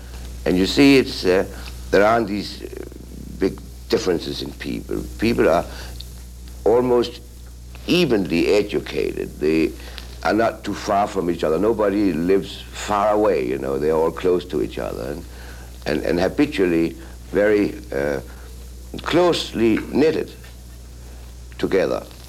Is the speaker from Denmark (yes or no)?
yes; Copenhagen, Capital Region of Denmark, Denmark; born there; English is a second language; I was born in Copenhagen, in a street called Klassensgade, number 40, on the third floor.